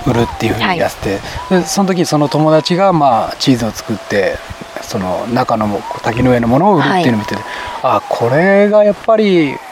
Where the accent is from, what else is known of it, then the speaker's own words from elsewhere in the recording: Tokyo, Japan; now in Hokkaido, Japan; あの東京出身です